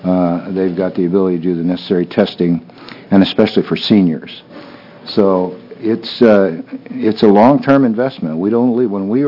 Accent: Albany, Oregon, United States; I generally tell them I'm from Albany because I am.

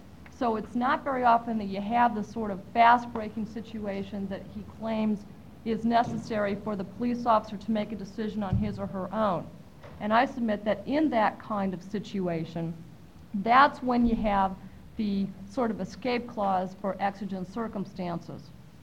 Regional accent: Eugene, Oregon, United States; from Eugene. I'm in private practice down there with my father

